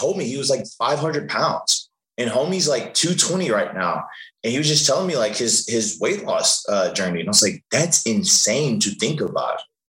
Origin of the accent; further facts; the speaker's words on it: New Orleans, Louisiana, United States; also born or lived in Las Vegas; now in Austin, United States; Yeah, so I was raised in New Orleans, grew up there, born there, became a wrestling fan there in New Orleans. And then we actually moved to Vegas.